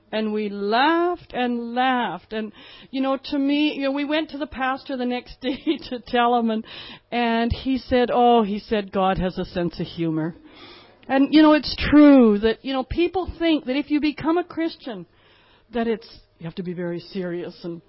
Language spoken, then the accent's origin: English; Canada; Nobody knows I'm from Canada. I'm not from here.